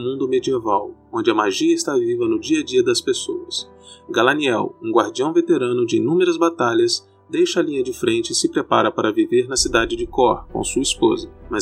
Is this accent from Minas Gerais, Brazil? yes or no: no; Vitória, Espírito Santo, Brazil; also born or lived in Natal; Tenho 42 anos e sou de Natal, Rio Grande do Norte, mas desde pequeno fui para a cidade de Vitória, no Espírito Santo, e lá vivi até 2007.